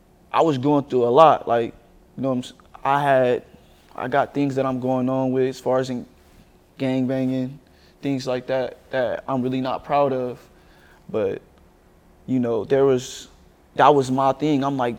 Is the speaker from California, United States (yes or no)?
yes; Bakersfield, California, United States; Yeah, Central. So I'm from Bakersfield, California, so that's...